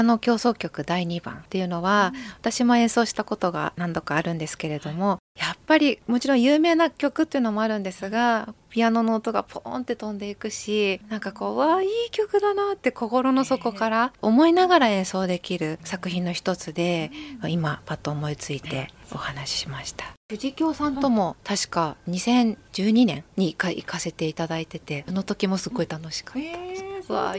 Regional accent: Fujisawa, Kanagawa, Japan; 私は藤沢市に生まれ育っているので、村岡中学校卒業なんですけれども、

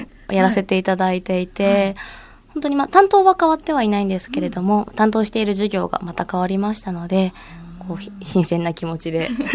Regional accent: Hiratsuka, Kanagawa, Japan; 私の出身の平塚市は、と一つの市に駅が一つしかないんですけれども

